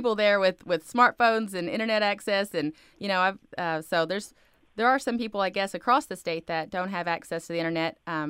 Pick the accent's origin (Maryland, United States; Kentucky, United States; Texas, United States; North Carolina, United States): Kentucky, United States; I'm from Floyd County, which is in the heart of central Kentucky, far eastern Kentucky, you know, and where lots of people are coal miners.